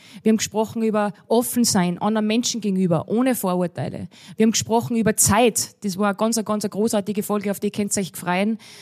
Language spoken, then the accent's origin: German; Wagrain, Salzburg, Austria; ich bin aufgewachsen in Wagrain und ich war immer schon ein bisschen anders.